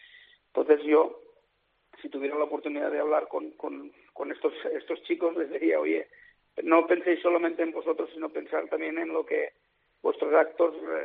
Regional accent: Viten, Spain; el primer equipo que entrené es el de mi pueblo, de Viten, que es un pueblo de 1,000 habitantes

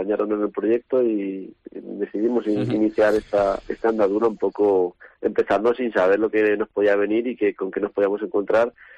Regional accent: Villahermosa, Spain; hasta el mío, que soy de Villahermosa, es pequeñito, tiene una banda centenaria

